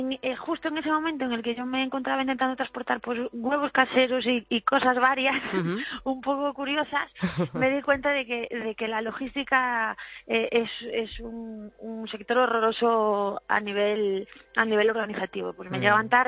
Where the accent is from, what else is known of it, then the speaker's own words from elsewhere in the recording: Galicia, Spain; accent: Galician; yo soy gallega, como se me nota en el acento, sí. y como buena gallega lo que más me gusta en el mundo es comer, ¿no? Sí. Y vivía en Barcelona